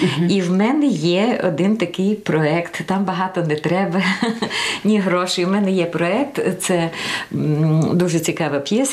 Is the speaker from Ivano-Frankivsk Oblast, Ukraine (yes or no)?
yes; Rohatyn, Ivano-Frankivsk Oblast, Ukraine; also born or lived in Bilshivtsi; Я родом з Рогатина. Тобто я народилась в Більшівцях, але Рогатин я дуже люблю.